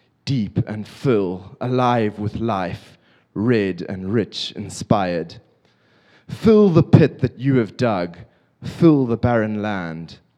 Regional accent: Zimbabwe; I'm from Zimbabwe.

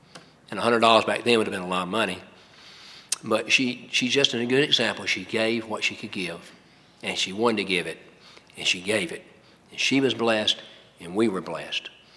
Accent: North Carolina, United States; I grew up in North Carolina there

